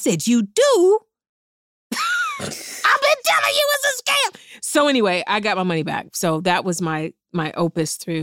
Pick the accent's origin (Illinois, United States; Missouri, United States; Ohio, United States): Ohio, United States; East Cleveland; I'm from East Cleveland, so